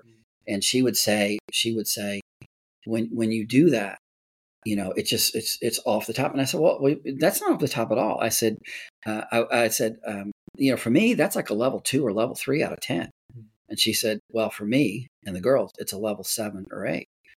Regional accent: United States; I'm an American. I understand we have the freedom to have a say.

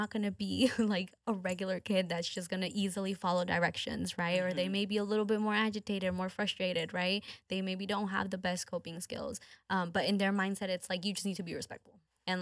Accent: Houston, Texas, United States; born there; Yes. And I was born here in Houston, so very different cultures. I identify more, so I definitely identify with both, but we're just a lot closer to like the Mexican side of my family.

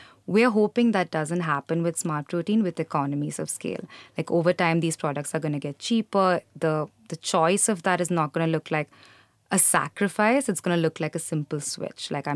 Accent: Kerala, India; I come from Kerala, so I know that within Kerala itself, like just across the breadth of Kerala, we eat very different kinds of fish.

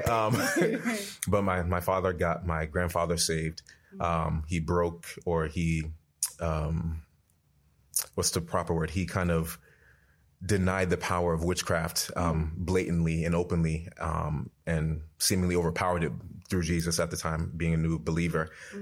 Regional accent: Nigeria; So I come from a background. My father, I'm Nigerian.

